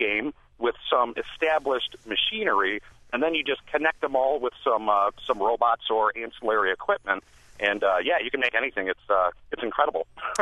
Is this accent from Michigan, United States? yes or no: yes; Detroit, Michigan, United States; I'm from Detroit. I've been working in advanced manufacturing for about 11 years now.